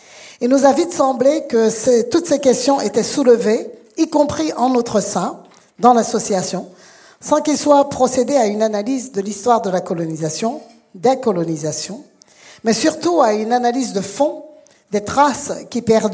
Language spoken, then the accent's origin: French; Guadeloupe; comme on dit en créole, chez nous, en Guadeloupe